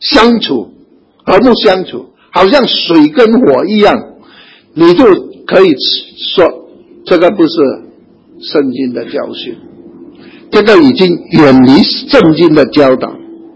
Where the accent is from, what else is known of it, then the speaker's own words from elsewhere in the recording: Singapore; 但是我是基督徒，新加坡的基督徒。我们都是新加坡人